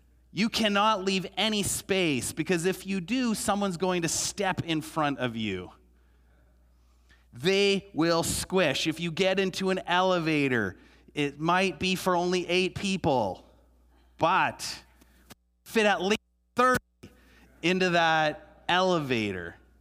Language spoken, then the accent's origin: English; Canada; I grew up in this country, and there's certain things about me that are very Canadian. No matter how old I get, when I've gone to different countries, I've lived in multiple countries. I've lived beyond Canada. I think I've lived now in 4 different countries.